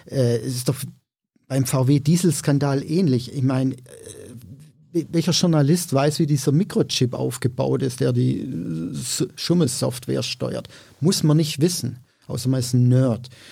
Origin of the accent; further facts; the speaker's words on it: Baden-Württemberg, Germany; Ich bin Schwabe, also ich kenne mich aus mit Sparen.